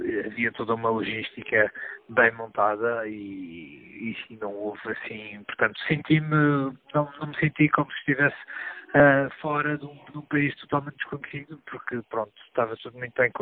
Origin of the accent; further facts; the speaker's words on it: Portugal; Embora, sendo português, também tivemos alguns